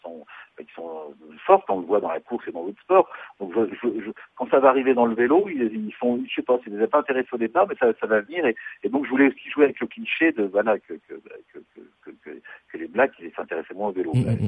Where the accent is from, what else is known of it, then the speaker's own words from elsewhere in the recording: Nantes, Pays de la Loire, France; Moi, je voulais aller en Bretagne, parce que je suis originaire de Nantes